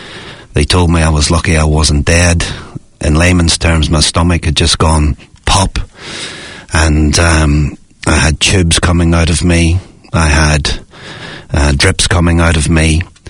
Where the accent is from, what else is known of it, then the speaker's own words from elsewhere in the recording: Ireland; I'm from Ireland.